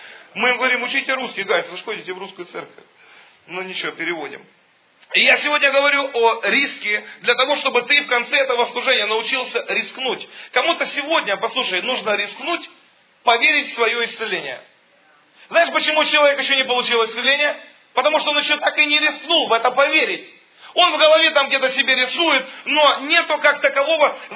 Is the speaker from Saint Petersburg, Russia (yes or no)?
no; Tomsk, Tomsk Oblast, Russia; born there; Я родился в Сибири, я люблю, когда холодно.